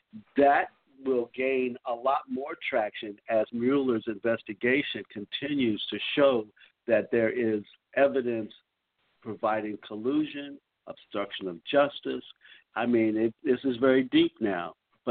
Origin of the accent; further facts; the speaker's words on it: Washington, District of Columbia, United States; I mean, growing up in Washington D.C., you become clearly aware of the number of security elements in that city